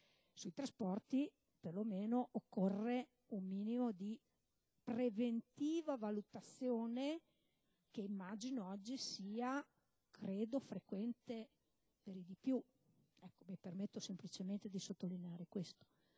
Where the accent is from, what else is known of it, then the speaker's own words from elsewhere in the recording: Bologna, Emilia-Romagna, Italy; Io la prossima settimana vado a Torino, è chiaro che io sono di Bologna